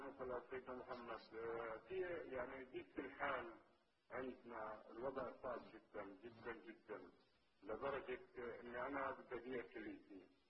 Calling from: Gaza Strip, Palestine; انا مش شايف ولا الكهرباء قاطعة عندنا في غزة وفلسطين.

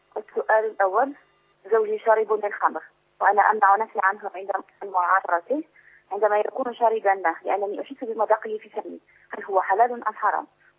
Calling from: Morocco; من المغرب

